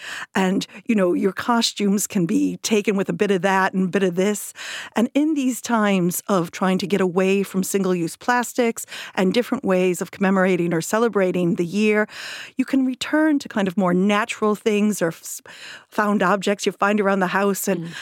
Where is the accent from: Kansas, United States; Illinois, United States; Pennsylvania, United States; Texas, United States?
Illinois, United States; Chicago; accent: Chicago; I'm originally from Chicago, as you can tell by my accent. I've been here a long time now